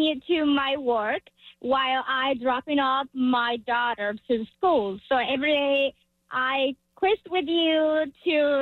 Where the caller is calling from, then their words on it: Kernersville, North Carolina, United States; I am calling from Cannersville.